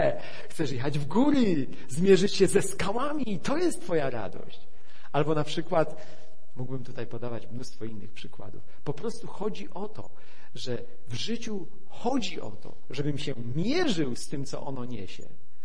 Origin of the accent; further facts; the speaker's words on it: Szczecin, West Pomeranian Voivodeship, Poland; bo ze Szczecina pochodzę